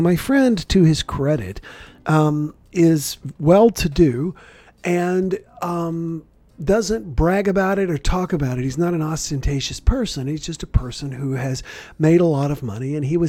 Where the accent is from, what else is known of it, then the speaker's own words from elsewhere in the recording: the South, United States; Not surprising for those of you who know me from growing up in the South.